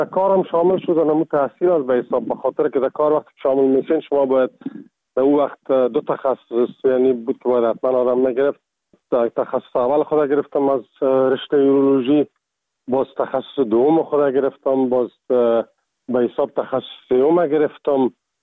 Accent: Kabul, Afghanistan; also born or lived in Ghazni / Czechoslovakia; از کابل هستم و از سال 1985 در چکسلواکیا

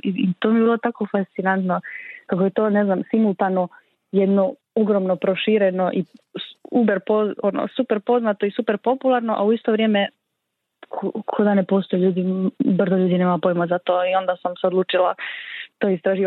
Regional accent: Croatia; Ali kod nas u Hrvatskoj je recimo zanimljivo

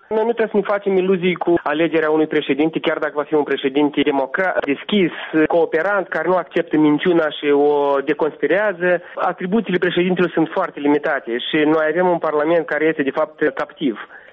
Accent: Gagauzia, Moldova; born there; first language Gagauz; Romanian is a second language; Da, sunt găgăuz, jet de jet. Am învățat română la școală

